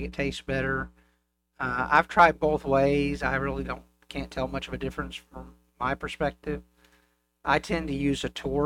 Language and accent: English; Hopkinsville, Kentucky, United States; But we lived in my hometown of Hopkinsville, Kentucky. It has one of the largest Swiss or Sweet factories in the South.